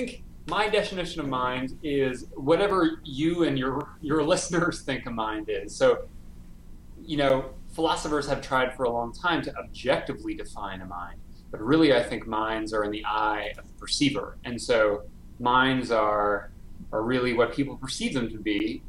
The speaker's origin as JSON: {"language": "English", "country": "Canada", "said": "I am Canadian."}